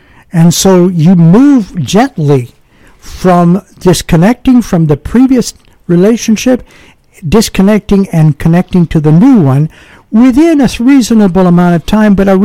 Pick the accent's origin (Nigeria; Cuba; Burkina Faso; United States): Cuba; when I was growing up in Cuba, I was taught the exact opposite.